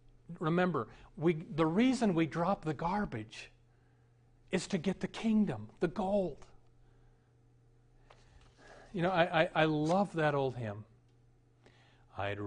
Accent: Omaha, Nebraska, United States; I praise God for the Lutheran church I grew up in Omaha.

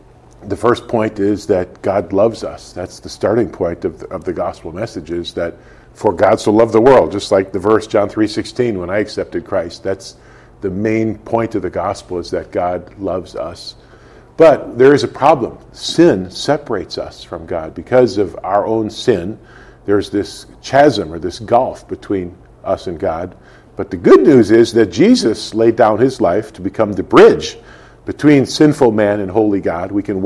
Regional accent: Green Bay, Wisconsin, United States; I was a very troubled 17-year-old teenager growing up in Green Bay, Wisconsin.

